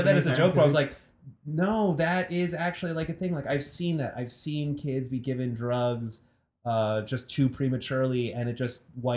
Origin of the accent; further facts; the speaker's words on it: New Jersey, United States; Yeah, I'm from Jersey